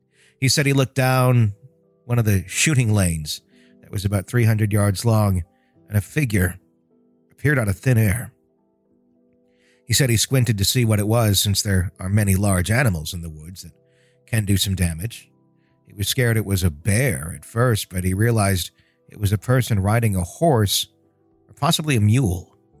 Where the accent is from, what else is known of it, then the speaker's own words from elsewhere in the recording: Arkansas, United States; I'm from Arkansas. I was born here, grew up here, and still live in the state. I live in Northwest Arkansas, though I am from the eastern side of the state.